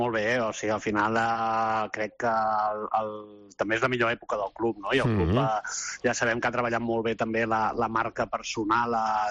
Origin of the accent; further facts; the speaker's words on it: Palafrugell, Catalonia, Spain; competint amb l'equip del meu poble, que és el Palafrugell